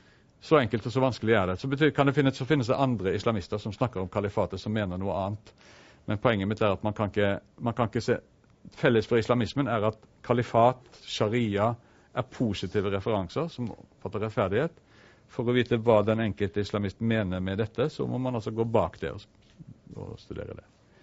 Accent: Southwestern Norway, Norway; vokst opp som en veldig sterk kritiker av religion på Sør-Vestlandet der jeg vokste opp

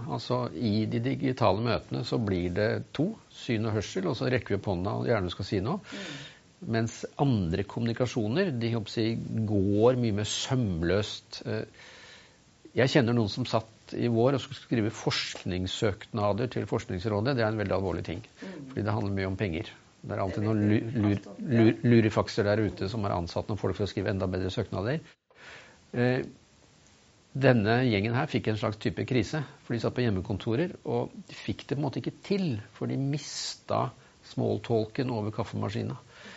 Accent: Innlandet, Norway; Men det klart at jeg kommer fra Østerdalen

